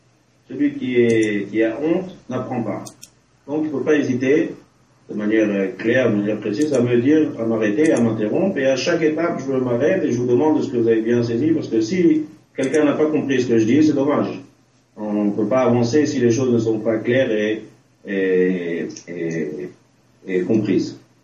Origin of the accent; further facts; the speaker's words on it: France; moved away; Ça fait à peu près 10 ans que j'ai quitté la France. Donc ça, mon français n'est pas de manière bien.